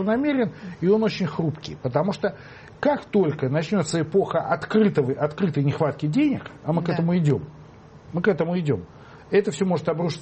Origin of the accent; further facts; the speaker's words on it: Moscow, Russia; я вот живу и работаю в центре Москвы